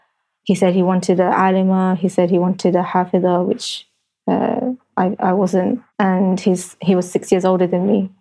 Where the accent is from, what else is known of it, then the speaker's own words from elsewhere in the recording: London, United Kingdom; I'm 30 years old. I'm from London.